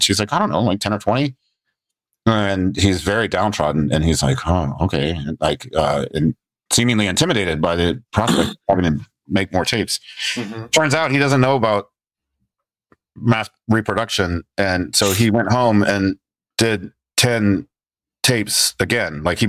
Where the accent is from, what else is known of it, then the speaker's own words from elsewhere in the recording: Texas, United States; I've seen him 20 something times growing up in Texas and everything.